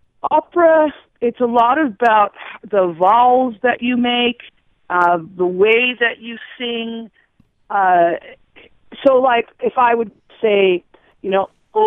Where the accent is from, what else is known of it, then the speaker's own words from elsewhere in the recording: Chicago, Illinois, United States; I grew up in Chicago, and I'm part Italian, and I just thought, I want to sing in Italian.